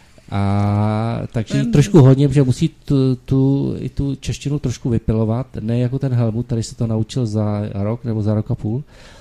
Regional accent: Ukraine; now in Czechia; No ale Lena odsaď nechtěla, no, takže líbilo se jí tady, proto jsem taky přišla z Ukrajiny.

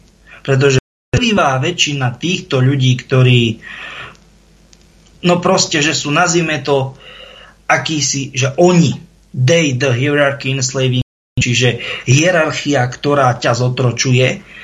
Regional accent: central Slovakia, Slovakia; lebo ja som zo stredného Slovenska a to je, blízko je Sliač

